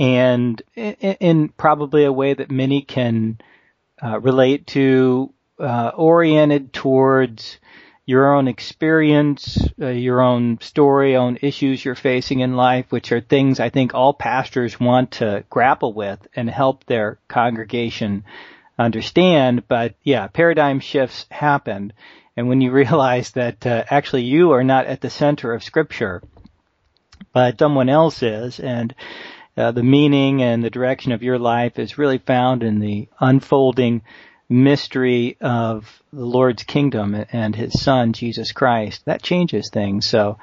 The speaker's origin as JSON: {"language": "English", "town": "Memphis", "region": "Tennessee", "country": "United States", "tie": "born or raised there", "said": "I'm from Memphis. I grew up in Memphis and out in Cordova, and I know the landscape of Memphis well."}